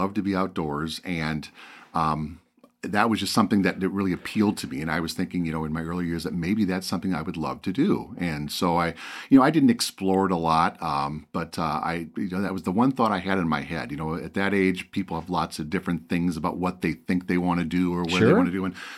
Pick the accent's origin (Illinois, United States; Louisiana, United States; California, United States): Illinois, United States; Sherrard; We grew up out in Sherrard.